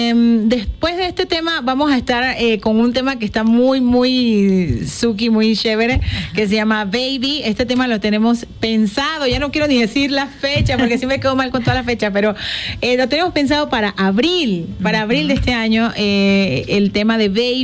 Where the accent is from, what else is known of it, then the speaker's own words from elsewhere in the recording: Panama; Empezamos hace un par de añitos atrás haciendo música en Panamá, que es mi tierra natal